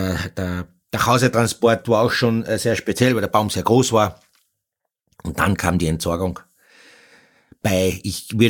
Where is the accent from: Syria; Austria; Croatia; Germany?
Austria; Carinthia; Wundert mich, warum der Begriff bei uns in Österreich, vor allem in Kärnten, so gängig ist.